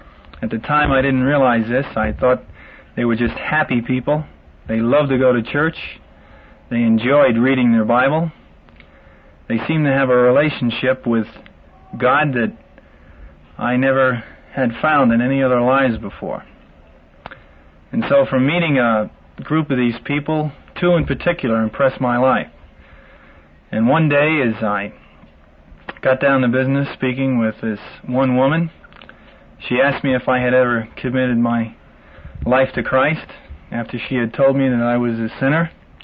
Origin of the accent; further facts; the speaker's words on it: New York City, New York, United States; I grew up in New York City.